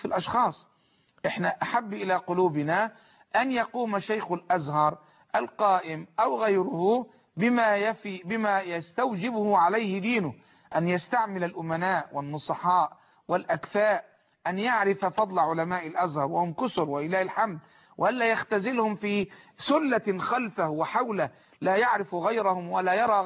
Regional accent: Egypt; أرى بلدي مصر بلا انحراف وبلا خطأ،

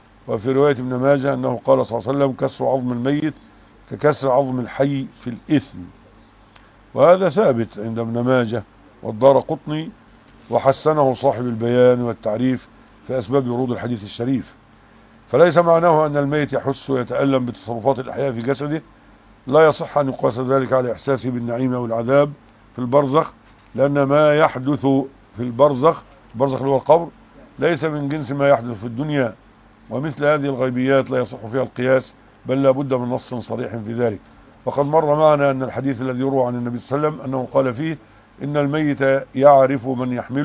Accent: Egypt; يعني احنا عندنا في مصر مثلا 27 محافظة فيها 27 جامعة حكومية

